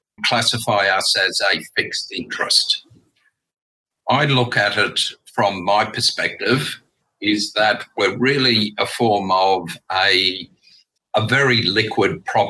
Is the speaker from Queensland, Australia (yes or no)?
yes; Brisbane, Queensland, Australia; My investors like the fact that I was born and bred in Brisbane. I know Brisbane.